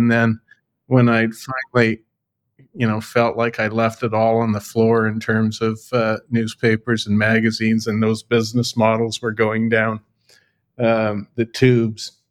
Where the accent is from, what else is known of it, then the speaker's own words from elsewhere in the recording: Edmonton, Alberta, Canada; But I grew up in Edmonton, Canada, where there weren't a lot of publishing companies.